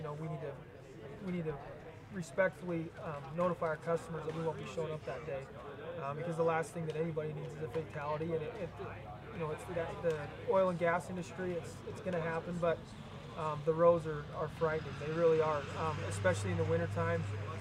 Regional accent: Bozeman, Montana, United States; Bozeman, Montana.

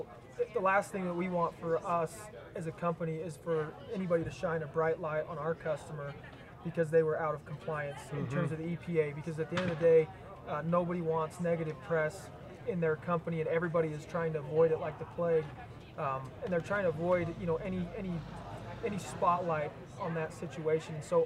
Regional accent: Bozeman, Montana, United States; Bozeman, Montana.

